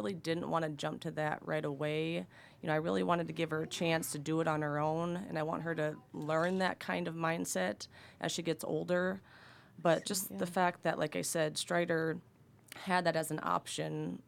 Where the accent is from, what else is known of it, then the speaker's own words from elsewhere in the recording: Springfield, South Dakota, United States; We're from Springfield, South Dakota.